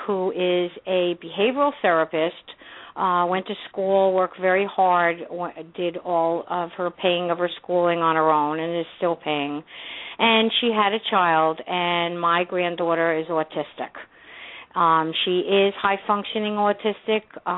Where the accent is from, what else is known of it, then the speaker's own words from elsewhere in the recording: New Jersey, United States; I started at a very young age. I came from New Jersey. My mother was a single parent